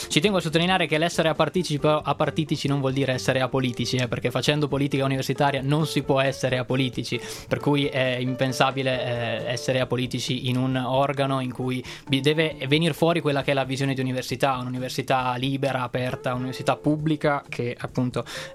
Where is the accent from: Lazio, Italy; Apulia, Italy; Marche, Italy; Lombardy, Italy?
Marche, Italy; Pesaro; io vengo da Pesaro, sono quindi uno dei tantissimi studenti fuori sede che sono qui al Politecnico